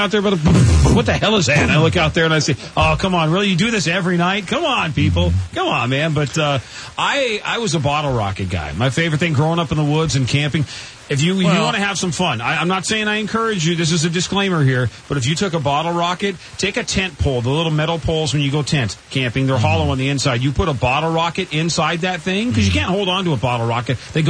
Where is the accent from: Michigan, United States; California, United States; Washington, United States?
Washington, United States; Well, growing up in Washington, that's nothing but Indian country up there.